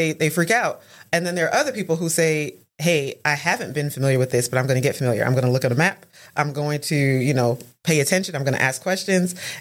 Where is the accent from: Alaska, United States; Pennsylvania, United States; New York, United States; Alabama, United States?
New York, United States; moved away; So the decision was made on my behalf because my family moved from New York to Texas.